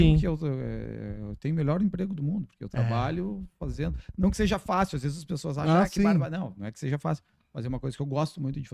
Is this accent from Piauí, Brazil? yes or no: no; Passo Fundo, Rio Grande do Sul, Brazil; Porque eu morava em Passo Fundo, me criei em Passo Fundo.